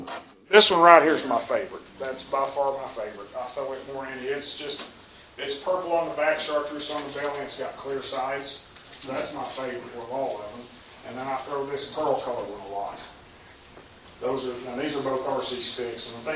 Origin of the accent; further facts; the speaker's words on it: Oklahoma, United States; I grew up in Oklahoma, caught white bass when I was a kid.